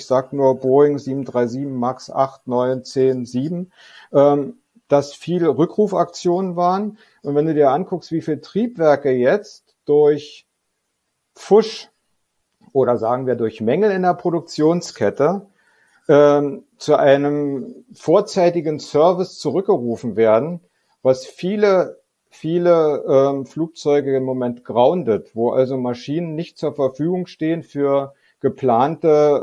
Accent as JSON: {"language": "German", "region": "East Germany", "country": "Germany", "tie": "born or raised there", "said": "Ich bin im Osten groß geworden. Ich habe lange in dem Bereich gearbeitet, in der Verwaltung bei Interflug, wo die Werft war"}